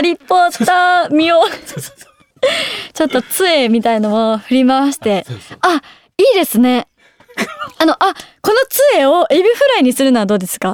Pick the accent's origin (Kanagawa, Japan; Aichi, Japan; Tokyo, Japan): Aichi, Japan; 私愛知県出身なので愛知県関連のキャッチフレーズにしようと思って